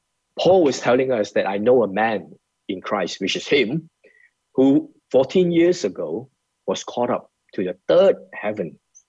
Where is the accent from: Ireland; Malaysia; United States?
Malaysia; growing up in Malaysia, as a Chinese or as a Malay or Indians